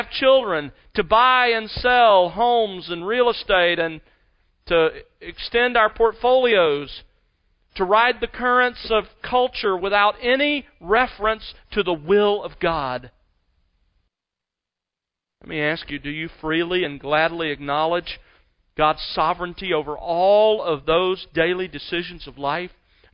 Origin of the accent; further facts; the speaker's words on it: Mobile, Alabama, United States; born or raised there; moved away as an adult